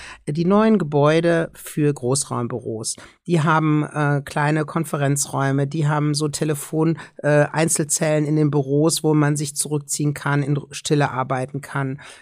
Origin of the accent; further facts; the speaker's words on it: Cologne, North Rhine-Westphalia, Germany; Also ich komme jetzt aus Köln